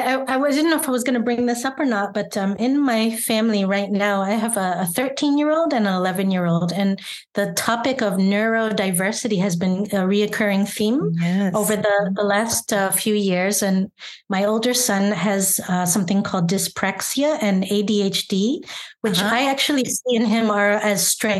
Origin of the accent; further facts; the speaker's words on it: United States; So I'm American and Portuguese. I have two passports